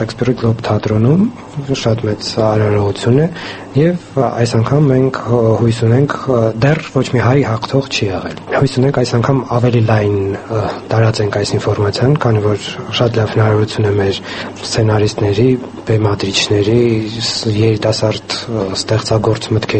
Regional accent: Armenia; Հայաստանում ունեցել ենք այդ բարիավանդույթները անռեյ ռադիոյի եւ իմ մանկության ժամանակ եմ ես հիշում

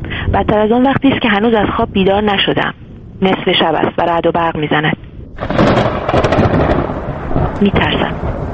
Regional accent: Iran; moved away as an adult; من موقعی از ایران اومدم بیرون

